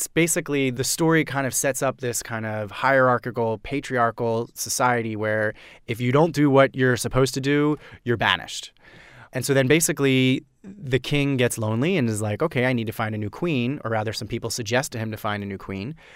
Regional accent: Philadelphia, Pennsylvania, United States; You know, I'm from Philly. I went to University of Michigan.

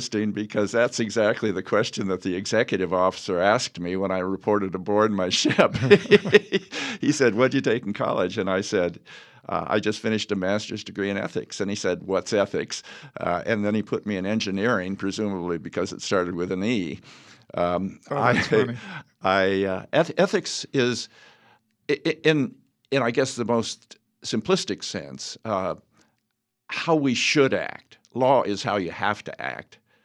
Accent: Medford, Oregon, United States; Well, I grew up in Medford, Oregon. My father, Otto, was a lawyer here.

